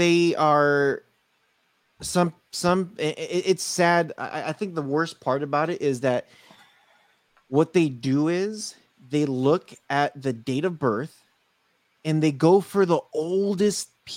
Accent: United States; born there; for me example, I was born here in the States.

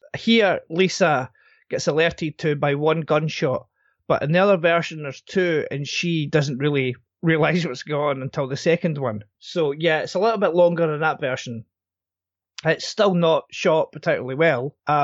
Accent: Scotland, United Kingdom; I'm Scottish

